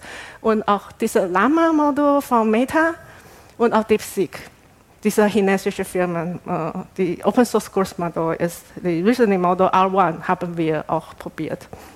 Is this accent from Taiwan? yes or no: yes; Taiwan; German is a second language; now in Germany; das ist mein chinesischer Name. Ursprünglich, ich komme aus Taiwan und habe schon seit 10 Jahren in Deutschland gewohnt.